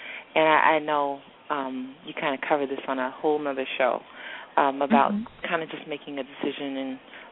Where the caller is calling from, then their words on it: Manhattan, New York, United States; Hi, Blue. … I'm calling from Manhattan.